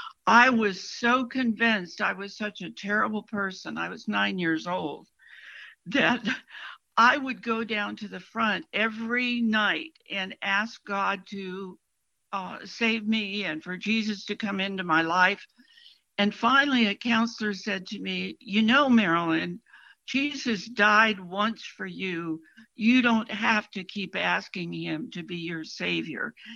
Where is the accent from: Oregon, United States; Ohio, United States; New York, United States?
Oregon, United States; I actually grew up on a farm in eastern Oregon. We were very poor. There were 6 of us in a 1-bedroom house.